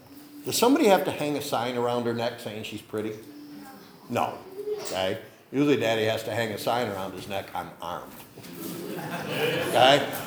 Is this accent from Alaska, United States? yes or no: no; Salamanca, New York, United States; born there; I was born in Salamanca.